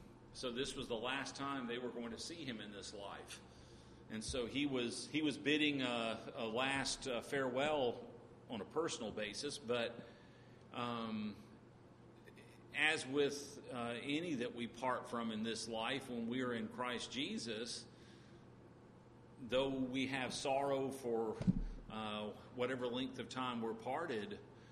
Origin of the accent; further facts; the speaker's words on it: Columbia, United States; It was the year I was born. So this has been my city, my hometown.